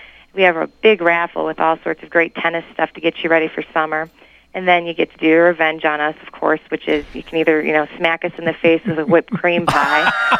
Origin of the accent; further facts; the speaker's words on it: United States; I grew up out in the Fox Valley area.